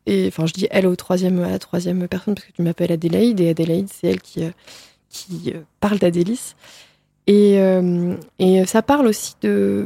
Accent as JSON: {"language": "French", "town": "Évreux", "region": "Normandy", "country": "France", "said": "Et c'est vrai que je suis une d'Évreux. Donc, moi, je suis quand même. On a beaucoup bougé avec mes parents. Hein, donc, en fait, j'ai pas vu que Évreux dans mon enfance."}